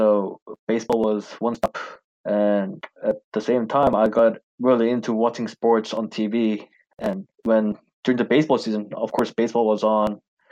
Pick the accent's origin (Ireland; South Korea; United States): South Korea; Seoul; Well, I was pretty much born into it because I was born in Seoul, Korea.